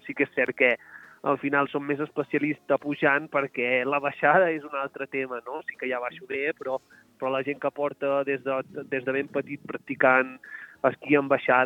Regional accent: Sóller, Balearic Islands, Spain; estava al poble de Mallorca, d'on sóc jo, de Solla, que al final és la Serra de Tramuntana.

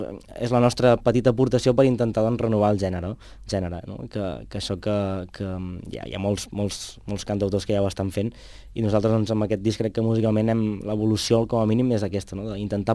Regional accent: Sant Pere de Riudebitlles, Catalonia, Spain; Sí, de fet, jo vinc del Penedès, de Sant Pere de Riudebitlles, i sí, és un poble de 2.000 habitants

